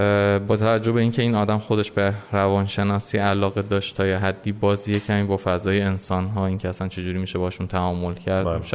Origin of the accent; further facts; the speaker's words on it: Tehran, Tehran Province, Iran; قبل از اون البته ایرانی الاصل هستیم. سال 1362 تهران به دنیا اومدم. اکثر اوقات عمرم رو در واقع توی ایران سفری کردم، سفرهایی داشتم ولی میشه گفت در کل من ایران زندگی کردم.